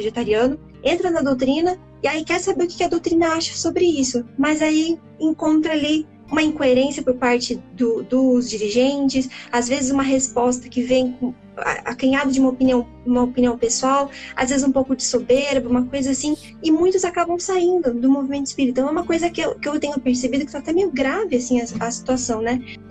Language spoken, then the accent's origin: Portuguese; Curitiba, Paraná, Brazil; Eu sou do sul, eu sou daqui de Curitiba.